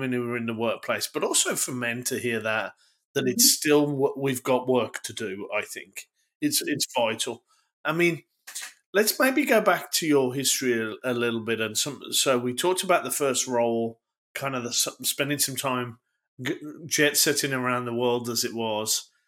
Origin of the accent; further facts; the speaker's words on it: United Kingdom; I don't know much about Japanese afternoon tea ceremonies, but I'd love to being a Brit.